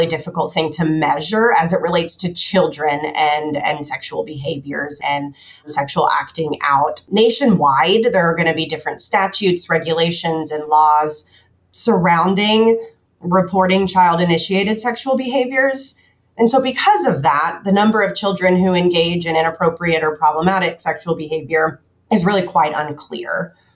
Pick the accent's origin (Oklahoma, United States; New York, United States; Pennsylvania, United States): Oklahoma, United States; now in Oklahoma City, United States; I was born and raised in Oklahoma, currently living in Oklahoma City.